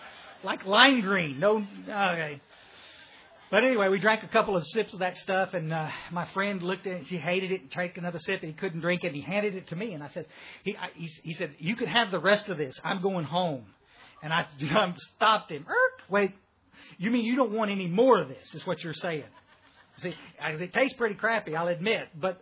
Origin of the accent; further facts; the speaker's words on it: Texas, United States; also born or lived in Odessa, Texas; I was born out in West Texas, out oil field trash, and we moved to the hill country